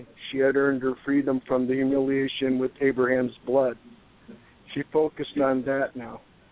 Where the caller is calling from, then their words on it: Hanover Park, Illinois, United States; I'm calling from my home in Hanover Park, Illinois.